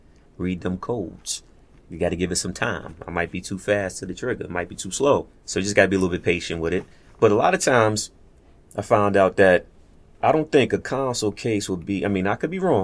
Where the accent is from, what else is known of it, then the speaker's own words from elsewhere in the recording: New York City, New York, United States; Yeah, I'm from New York City.